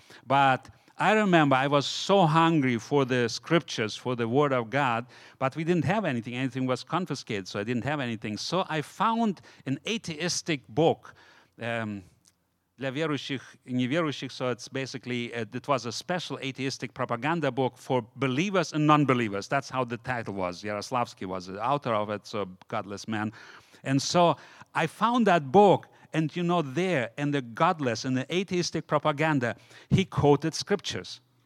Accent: Siberia, Russia; Like, I remember growing up in Siberia, you know, so we didn't have Bibles. They were all confiscated.

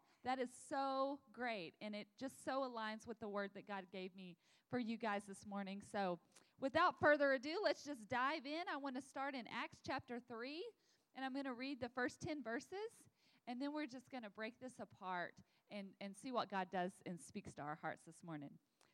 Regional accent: Texas, United States; We come all the way from Texas where it's really hot and humid right now.

